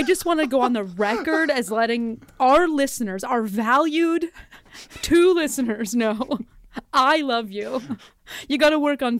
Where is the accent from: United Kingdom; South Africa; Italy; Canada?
Canada; now in United States; We are bilingual in Canada. As some of you may know, I am Canadian, but I live in the States.